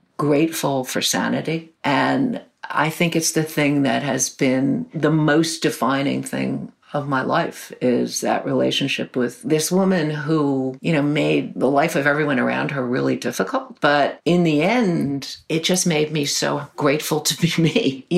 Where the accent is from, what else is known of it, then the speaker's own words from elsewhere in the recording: New York City, New York, United States; and I grew up in Greenwich Village. So the kids who went to PS 41 with me, it was like a real mix